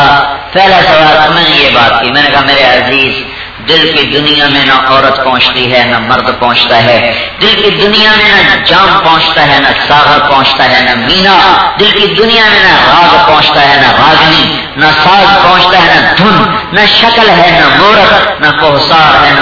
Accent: Khanewal, Punjab, Pakistan; میرا ضلع خانیوال ہے, وہاں میرا گاؤں ہے

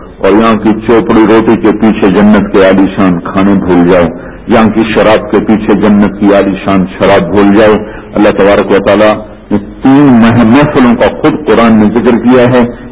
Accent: Tulamba, Punjab, Pakistan; میرا گھر ضلع خانے وال میں تلمبا ایک چھوٹا سا ٹاؤن ہے, اس کے ساتھ میرا اپنا گاؤں ہے.

